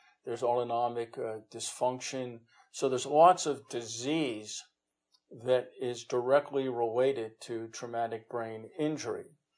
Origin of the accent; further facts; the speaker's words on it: New Jersey, United States; But I'm from New Jersey and we can't.